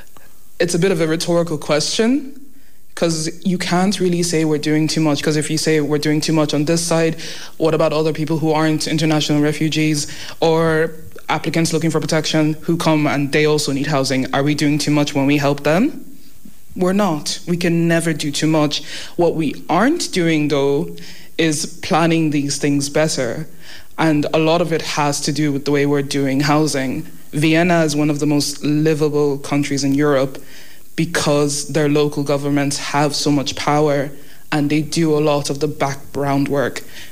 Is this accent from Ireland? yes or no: yes; Tralee, Munster, Ireland; Well, I moved to Ireland when I was 4. I haven't experienced discrimination in Kerry. Like, I grew up here in Tralee